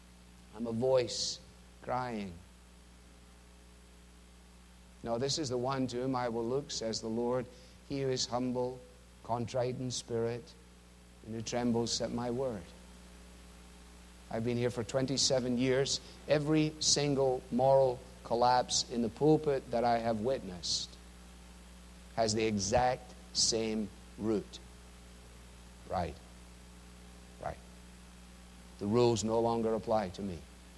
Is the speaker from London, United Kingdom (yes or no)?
no; Scotland, United Kingdom; And I, as a Scotsman, I like her very, very much.